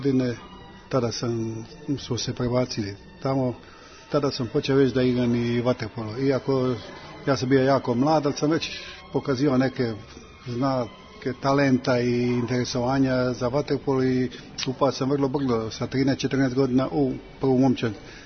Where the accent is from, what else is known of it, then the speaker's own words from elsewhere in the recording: Šibenik, Šibenik-Knin County, Croatia; Ja sam rođen u Šibeniku 1947. Završio sam tamo gimnaziju.